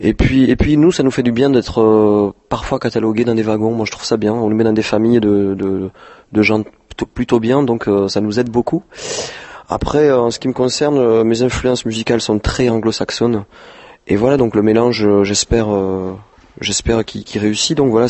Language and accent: French; Perpignan, Occitanie, France; Et là, nous avons organisé un showcase chez nous à Perpignan avec tous les amis.